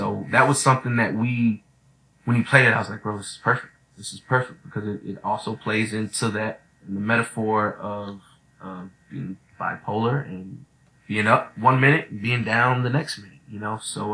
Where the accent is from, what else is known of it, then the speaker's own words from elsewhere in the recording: Austin, Texas, United States; I grew up in Austin.